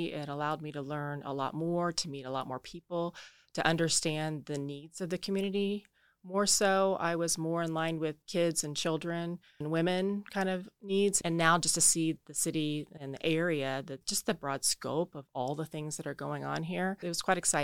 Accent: Ellsworth, Kansas, United States; And we're from Kansas. We're from Ellsworth, Kansas.

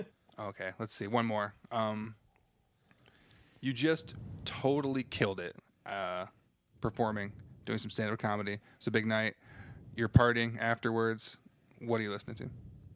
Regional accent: Portland, Oregon, United States; I'm just from Portland, and I like 70 degrees.

